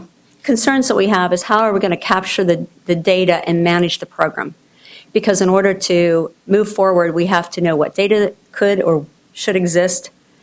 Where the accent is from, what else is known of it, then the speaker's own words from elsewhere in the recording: East Coast, United States; I grew up on the East Coast.